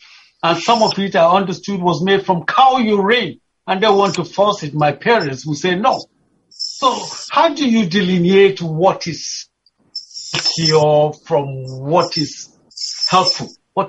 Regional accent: Kaduna, Kaduna State, Nigeria; I remember as a young kid growing up in Kaduna

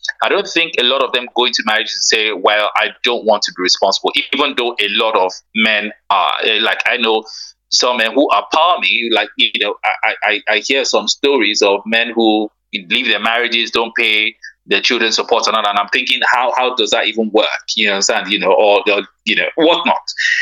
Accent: Ibadan, Oyo, Nigeria; it's interesting that you're broadcasting in Ibadan, because I'm from Ibadan

